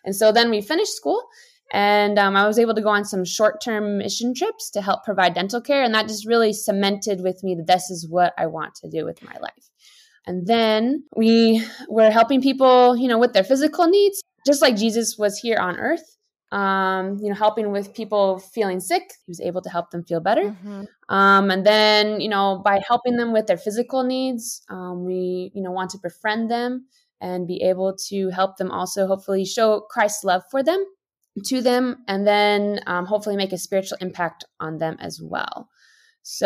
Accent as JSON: {"language": "English", "country": "United States", "said": "leave our families because we're from the United States as well."}